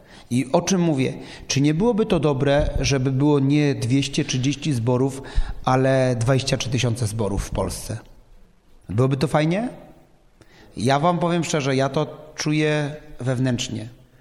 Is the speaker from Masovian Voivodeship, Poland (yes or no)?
no; Katowice, Silesian Voivodeship, Poland; bo ja pochodzę z Katowic, ze zboru w ogóle się nawróciłem w Katowicach